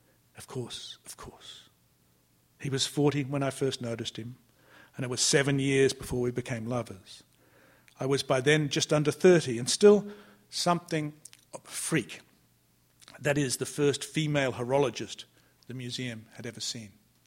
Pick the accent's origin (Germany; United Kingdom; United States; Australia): Australia; She's English. I'm Australian. I can't do the voice out loud.